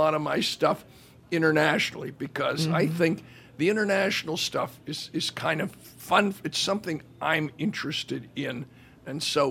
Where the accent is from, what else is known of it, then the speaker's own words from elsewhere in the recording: Pittsburgh, Pennsylvania, United States; I grew up in Pittsburgh, Pennsylvania.